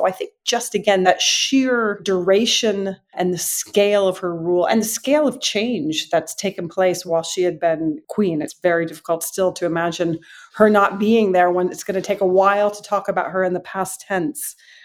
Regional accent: United States; now in London, United Kingdom; as an American, long time in London

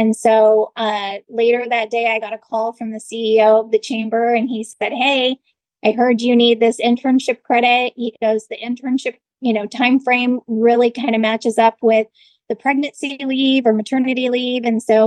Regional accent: California, United States; And so he knew that I was from Southern California and really interested in getting back to Southern California.

